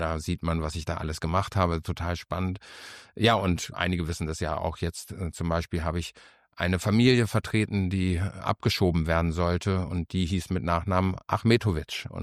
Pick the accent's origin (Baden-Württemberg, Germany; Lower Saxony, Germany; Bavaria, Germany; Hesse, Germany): Lower Saxony, Germany; Hanover; Also, ich komme aus Hannover, bin 56 Jahre alt